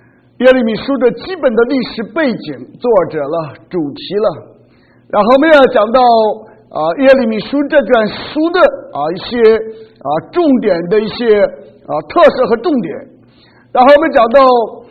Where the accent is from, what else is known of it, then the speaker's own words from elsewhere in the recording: China; 其实我们中国人讲写记述文的小说的时候